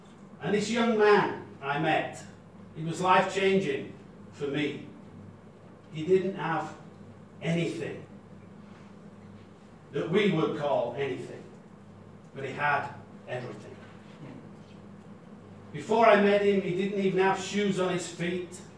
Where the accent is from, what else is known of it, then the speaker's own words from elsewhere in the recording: England, United Kingdom; Us Brits, that's me, I'm British, I'm English, I'm half Welsh, half English.